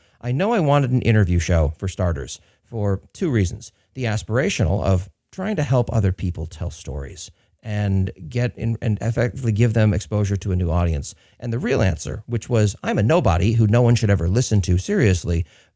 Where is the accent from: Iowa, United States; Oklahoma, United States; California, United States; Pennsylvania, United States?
California, United States; San Francisco; I come from the Linux and startup world here in San Francisco